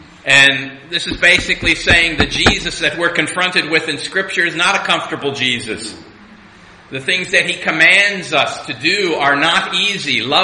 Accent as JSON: {"language": "English", "country": "United States", "also_born_or_lived": "Namibia", "said": "As has already been mentioned, you can tell by my funny accent, I'm an American."}